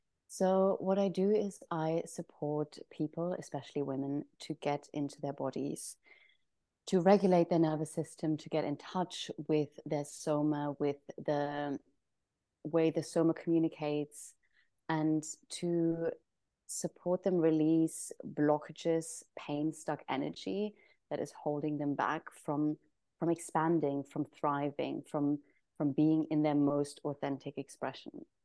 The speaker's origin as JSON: {"language": "English", "country": "Germany", "moved": "yes", "lives_now": "Ibiza, Spain", "said": "I'm originally from Germany, currently living in Ibiza"}